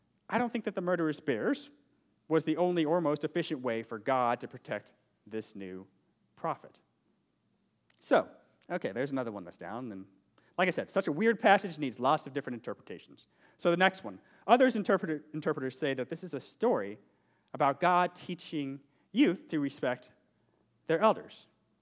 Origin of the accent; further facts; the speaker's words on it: Detroit, Michigan, United States; I'm originally from Detroit, and I know what it's like for a people to assume things about you just because of where you're from.